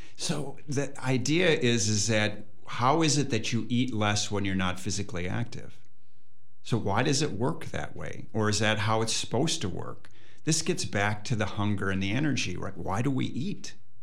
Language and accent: English; Minnesota, United States; Minnesota.